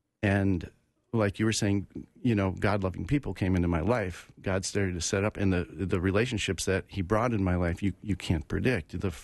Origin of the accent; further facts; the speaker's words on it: Rochester, Minnesota, United States; So I was born and raised in Rochester, Minnesota, southern Minnesota.